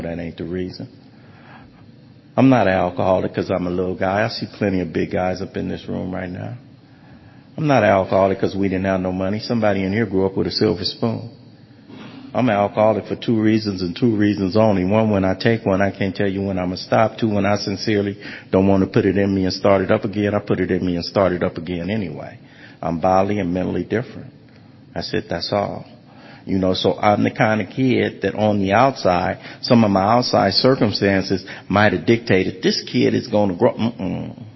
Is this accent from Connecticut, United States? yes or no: no; Los Angeles, California, United States; Kid who come from nothing. I come from Watts. Growing up in the 60s